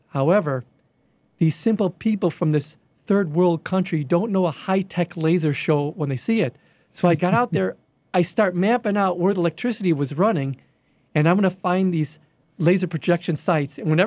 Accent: Chicago, Illinois, United States; hey, Mary … I'm here from Chicago.

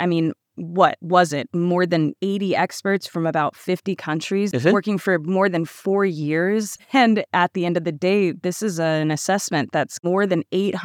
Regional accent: Florida, United States; I grew up in Florida where we have several introduced python species

